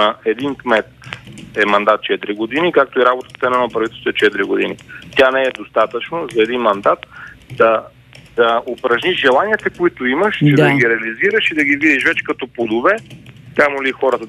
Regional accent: Bozhurishte, Sofia Province, Bulgaria; also born or lived in Pernik; Кореняк божурчанин, кореняк гурмазовец, съседното село.

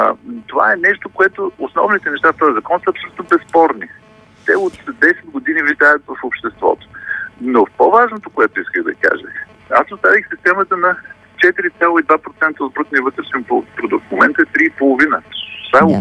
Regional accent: Varna, Varna Province, Bulgaria; Ако отидете на пристанище Варна, аз съм от Варна, имам много преки наблюдения

